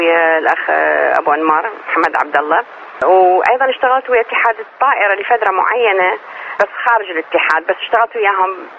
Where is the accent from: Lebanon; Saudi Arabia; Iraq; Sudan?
Iraq; Baghdad, Baghdad Governorate; نعم، أنا من سكنة بغداد.